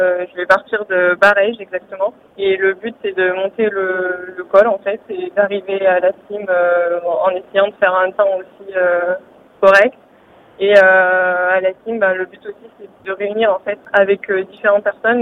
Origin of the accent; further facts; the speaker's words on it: Auvergne-Rhône-Alpes, France; Donc, je suis originaire de la Haute-Loire, donc ça s'y prête assez bien.